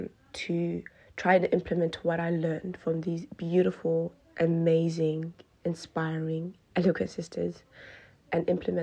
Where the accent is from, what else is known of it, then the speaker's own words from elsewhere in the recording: Perth, Western Australia, Australia; I'm from Perth, Western Australia.